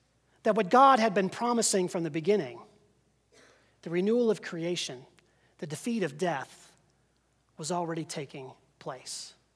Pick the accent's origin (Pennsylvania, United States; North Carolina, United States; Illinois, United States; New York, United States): Pennsylvania, United States; When I was a kid, growing up in Western PA